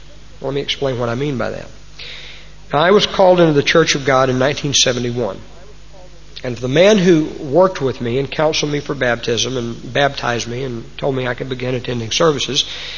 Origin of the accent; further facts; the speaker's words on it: United States; And I'm here again as an American to tell you my country's leading the way.